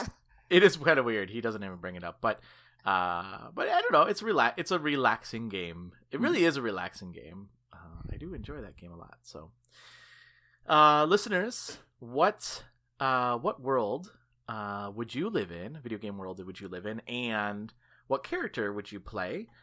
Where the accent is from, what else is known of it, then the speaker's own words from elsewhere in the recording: Wisconsin, United States; this is from the Wisconsin State Journal, my home state.